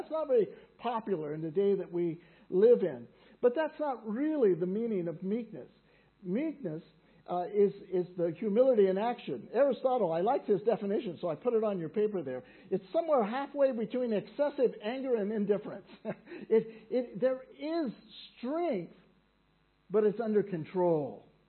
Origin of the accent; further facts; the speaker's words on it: United States; Now, there was a day in Germany and a day, I'm an American.